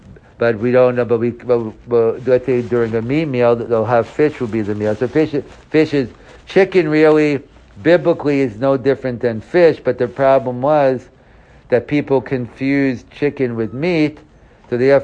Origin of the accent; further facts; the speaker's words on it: New York, United States; I'm from New York, but New York's a big Jewish area